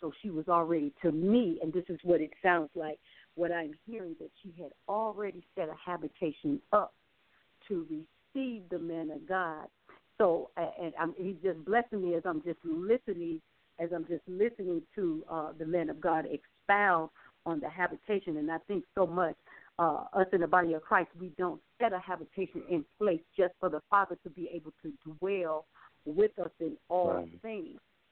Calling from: Cleveland, Ohio, United States; I'm calling from Cleveland, Ohio. This is my first time coming on the air, and I am really enjoying it.

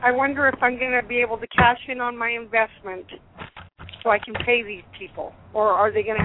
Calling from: Utah, United States

